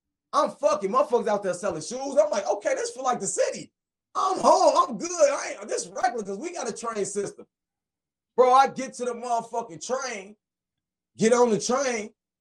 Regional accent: Chicago, Illinois, United States; Where you from? I'm like, I'm from Chicago.

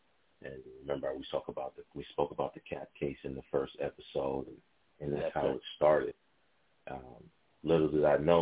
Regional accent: Harlem, New York, United States; I'm from Harlem, and I have this curriculum.

